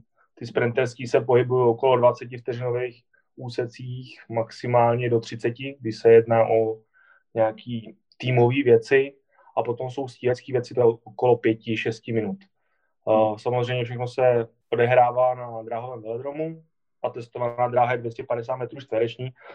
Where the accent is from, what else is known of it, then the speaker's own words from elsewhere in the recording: Bohemia, Czechia; U nás v Čechách je prostě dobrých třeba 20 top atletů